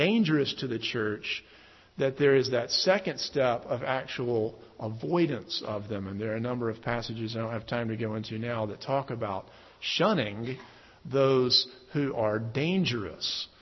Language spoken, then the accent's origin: English; Birmingham, Alabama, United States; I had a fig tree in my backyard growing up in Birmingham, Alabama